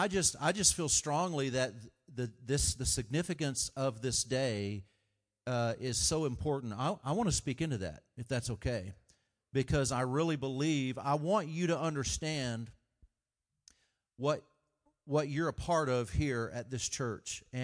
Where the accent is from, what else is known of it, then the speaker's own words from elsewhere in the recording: Texas, United States; This is my first time in Ohio. So, I mean, born and raised in Texas. Go Cowboys.